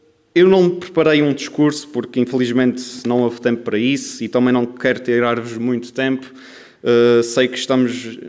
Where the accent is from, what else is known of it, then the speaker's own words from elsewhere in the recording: Azores, Portugal; por não ir aos Açores, de onde eu sou. Acho que o meu sotaque acho que não deixa margem para dúvida